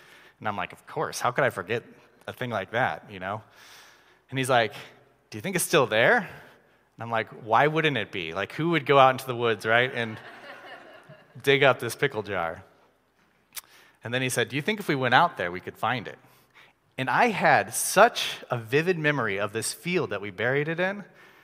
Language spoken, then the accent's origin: English; Missouri, United States; I grew up in Missouri, not from Chicago. My family lived in a small subdivision outside of a small town.